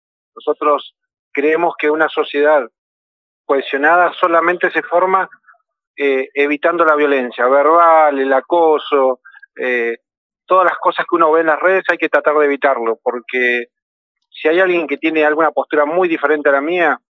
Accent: El Bolsón, Río Negro, Argentina; En mi pueblo, que es el Bolsón

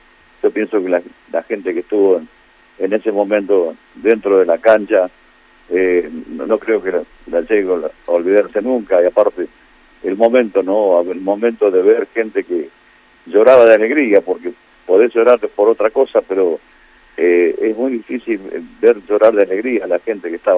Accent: Litoral, Argentina; somos litoraleños de Santa Fe, Corrientes y de Entre Ríos

